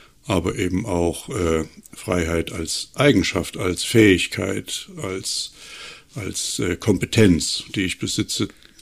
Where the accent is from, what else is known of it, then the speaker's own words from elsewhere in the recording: Germany; ich bin ja in der DDR aufgewachsen